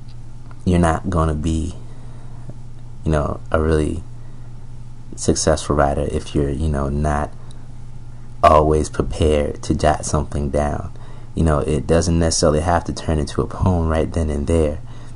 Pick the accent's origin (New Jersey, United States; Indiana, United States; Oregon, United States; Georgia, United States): New Jersey, United States; Newark; where I grew up in Newark, just being in the city